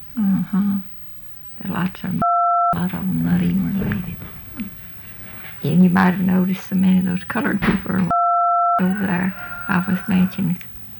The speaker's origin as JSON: {"language": "English", "region": "Texas", "country": "United States", "tie": "born there", "said": "I was born here in Nacogdoches County."}